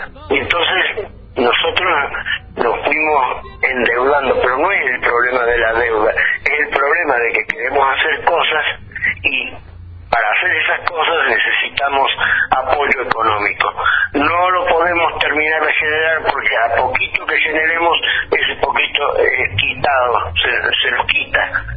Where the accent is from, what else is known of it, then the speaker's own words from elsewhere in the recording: Argentina; Como argentinos no supimos hacer un entramado de manera tal que no se nos llevaran el dinero